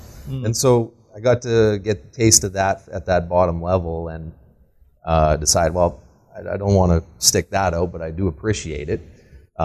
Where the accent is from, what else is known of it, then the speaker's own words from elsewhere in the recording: Bentley, Alberta, Canada; I'm from Bentley, Alberta, small town in between Sylvan and Gull Lake.